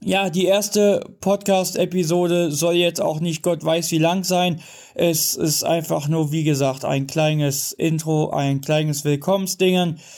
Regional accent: Kassel, Hesse, Germany; born there; now in Bad Arolsen, Germany; bin eine Transfrau. Geboren in Kassel, wohne in Bad Arolsen, zum Zeitpunkt der Podcast-Episode auch circa 10 Jahre schon.

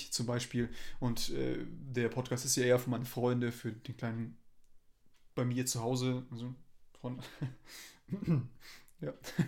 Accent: Germany; ich würde es öfter sagen, dass man das auf Deutsch sagt und ich bin Deutscher. Ich müsste eigentlich Deutsch reden können, aber kann ich nicht.

